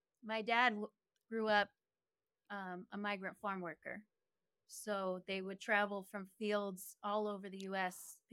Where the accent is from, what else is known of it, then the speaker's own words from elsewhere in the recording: Del Rio, Texas, United States; I'm from Del Rio, Texas.